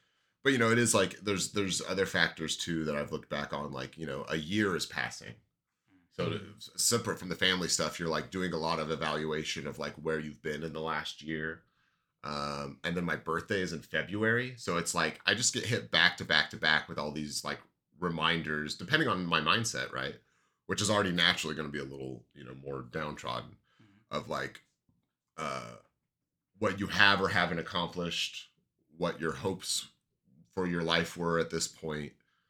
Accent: Idaho, United States; Yeah, when I was, because I grew up in North Idaho, right? And so there's always snow on the ground for my birthday.

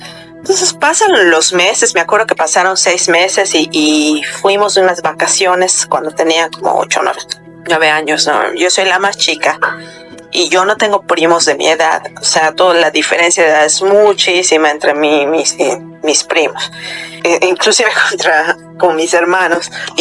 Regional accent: Yucatán, Mexico; now in Canada; yo soy mexicana y soy de Yucatán, pero ya tengo 3 años viviendo aquí en Canadá.

